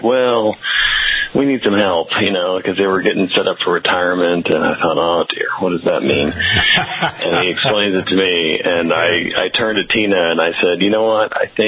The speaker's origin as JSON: {"language": "English", "town": "Austin", "region": "Texas", "country": "United States", "tie": "born there", "said": "And I was born in Austin, so, you know, it's a long-term home for me."}